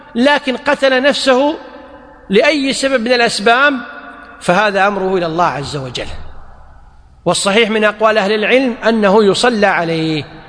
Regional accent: Kuwait; والحمد لله عندنا في الكويت حفظها الله ورعاها الأمور متيسرة

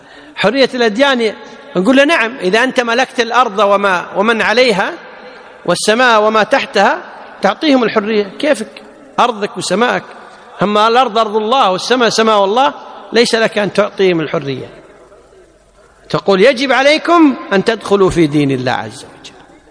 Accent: Kuwait; يعني بالعامية عندنا بالكويت كلمة جميلة، ها، يقول لا تطبطب على ظهره

